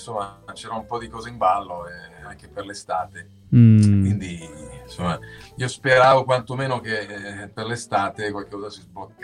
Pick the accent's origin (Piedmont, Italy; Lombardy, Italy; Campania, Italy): Lombardy, Italy; Milan; Mio papà era stato trasferito per motivi di lavoro, quindi alla fine sono cresciuto qui a Milano.